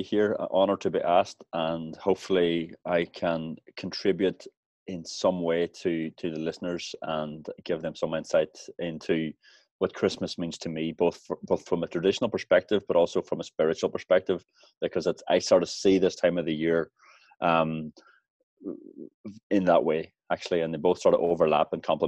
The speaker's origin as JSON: {"language": "English", "country": "Ireland", "said": "I grew up as an Irish Catholic, so obviously we have a great tradition in Ireland around family, around community, around being together"}